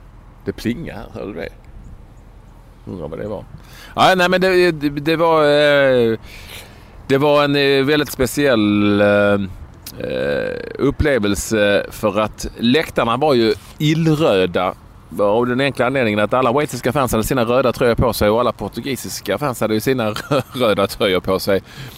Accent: Sweden; Trots att jag är svensk.

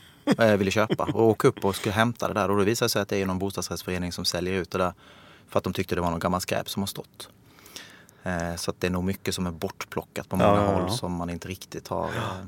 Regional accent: Sölvesborg, Blekinge, Sweden; Jag kommer från Sölvesborg i Blekinge.

